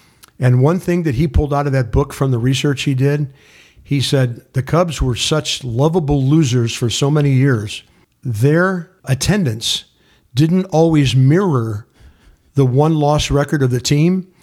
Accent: St. Louis, Missouri, United States; I'm from St. Louis, so George and I had the Cub Cardinal thing kind of going with each other.

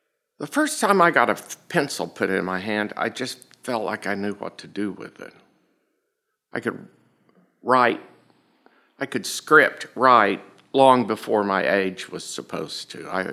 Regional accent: Claremore, Oklahoma, United States; born there; I was born in Claremore, Oklahoma.

